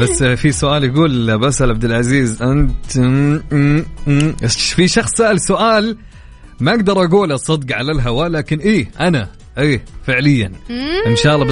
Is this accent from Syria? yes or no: no; Saudi Arabia; في لاعب من اللاعبين عندنا في السعودية